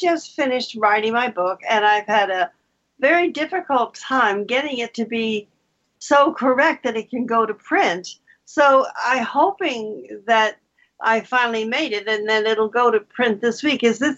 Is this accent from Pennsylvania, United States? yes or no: no; New Jersey, United States; growing up in Bergen County, New Jersey